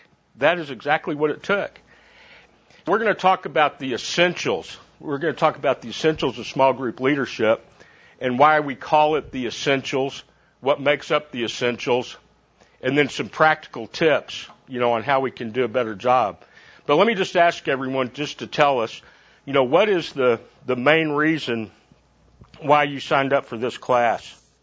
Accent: Amarillo, Texas, United States; now in Dallas, United States; I hail originally from Amarillo, but live in Dallas now and have been for the last 28 years or so.

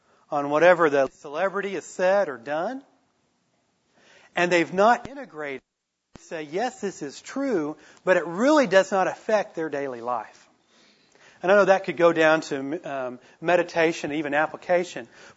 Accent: Tulsa, Oklahoma, United States; I'm from, you know, I grew up in Tulsa, Oklahoma, and, you know, I just don't talk that way.

